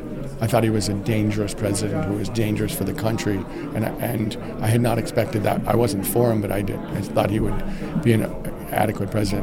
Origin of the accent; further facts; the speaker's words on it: United States; have benefited from all the advantages of being an American